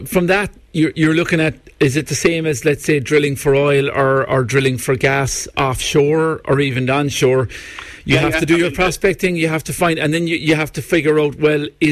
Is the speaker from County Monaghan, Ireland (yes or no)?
no; Kenmare, County Kerry, Ireland; I'm from Kenmare, so I do, yes.